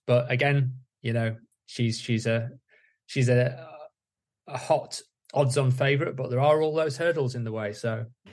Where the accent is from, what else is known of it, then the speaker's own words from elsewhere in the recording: United Kingdom; Being a Brit, you know, I'll be hoping